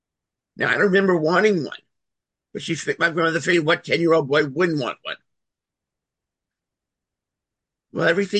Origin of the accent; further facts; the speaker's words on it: Brooklyn, New York, United States; I grew up in Brooklyn, New York, in an Italian Jewish family.